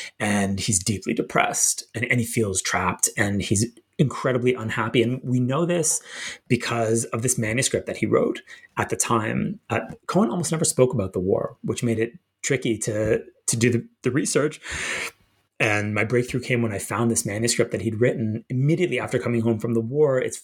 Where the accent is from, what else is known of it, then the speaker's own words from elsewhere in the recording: Toronto, Ontario, Canada; And I mean, you're in Chicago. I grew up in Toronto. You know what a long gray northern winter is like.